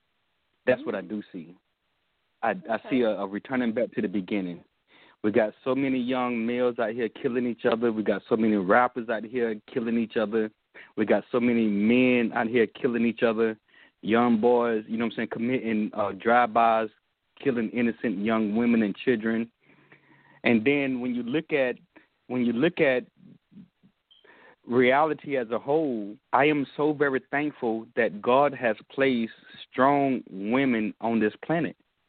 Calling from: Texas, United States; I'm calling from out of Texas right now.

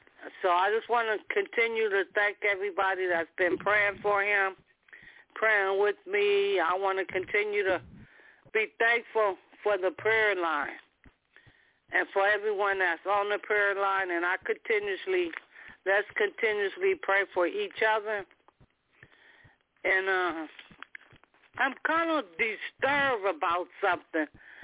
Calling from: Palmdale, California, United States; calling from Palmdale.

